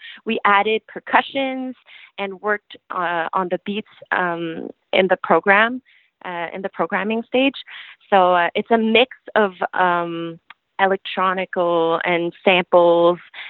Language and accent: English; Quebec City, Quebec, Canada; because I'm a girl from Quebec City, and I've been going to the festival for years.